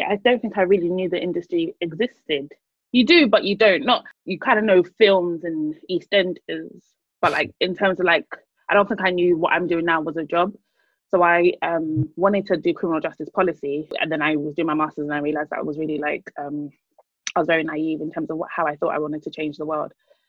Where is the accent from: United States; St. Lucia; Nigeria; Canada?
Nigeria; Because I'm Nigerian. Exactly. It's established.